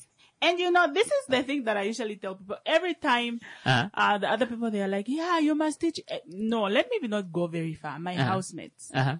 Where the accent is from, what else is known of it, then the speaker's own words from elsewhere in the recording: Zambezi, Namibia; The fact that I come from Zambezi, and Zambezi is just next to Kavango East and Kavango West